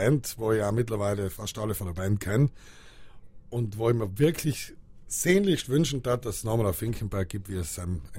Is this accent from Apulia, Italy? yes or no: no; Brixen, Trentino-Alto Adige, Italy; als Brixner, als Südtiroler, als Mensch, der sich Traditionen anschaut, der Bräuche lebt